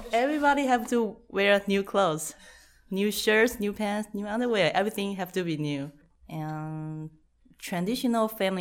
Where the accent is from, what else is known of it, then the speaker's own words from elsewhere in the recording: Taiwan; English is a second language; I come from Taiwan.